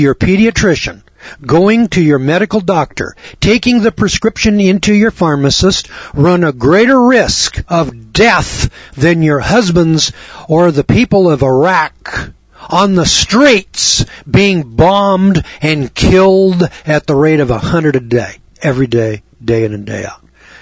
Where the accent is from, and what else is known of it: California, United States; now in Missouri, United States